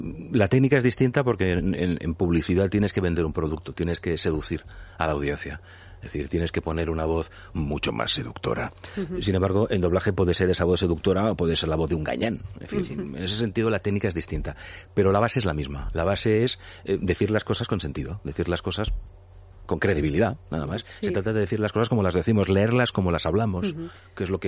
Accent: Barcelona, Catalonia, Spain; Y yo he conocido en Barcelona, yo soy de Barcelona

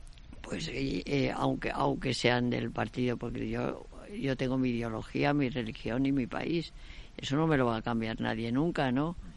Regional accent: Spain; adoro ser española. Yo es que soy española. ¿Qué pone mi documento nacional de identidad? Española, pues ya está.

